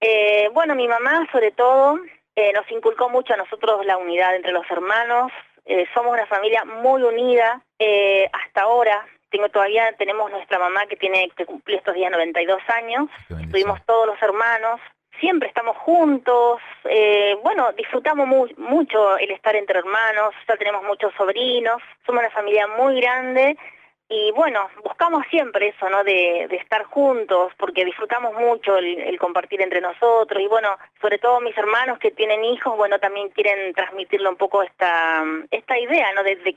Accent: Corrientes, Argentina; soy de Corrientes, somos de una familia de San Luis del Palmar. Somos una familia numerosa, somos 14 hermanos.

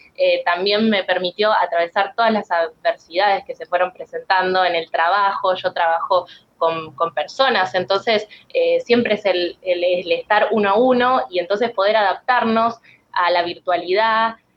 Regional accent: Entre Ríos, Argentina; Yo soy de Entre Ríos, entonces mi familia estaba allá

